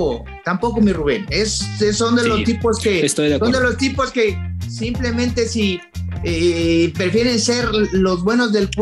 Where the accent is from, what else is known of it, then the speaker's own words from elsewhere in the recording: Mexico; voy a demostrar de qué somos los mexicanos.